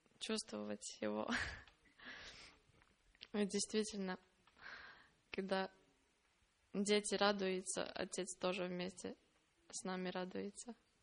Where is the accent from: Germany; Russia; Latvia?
Latvia; accent: Latvian; Russian is a second language; Я с Латвии, Сомбате. У меня латвийский акцент.